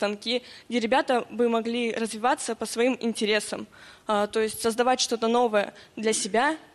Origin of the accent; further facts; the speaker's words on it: Shpunovo, Omsk Oblast, Russia; я из Омской области, село Шпуново.